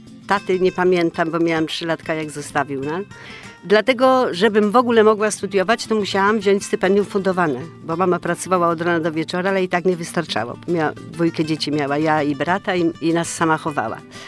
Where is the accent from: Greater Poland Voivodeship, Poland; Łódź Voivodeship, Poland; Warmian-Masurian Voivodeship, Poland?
Łódź Voivodeship, Poland; Stryków; W ogóle pochodzę ze Strykowa. No Stryków teraz jest znany tam przez tą autostradę, no to ja stamtąd.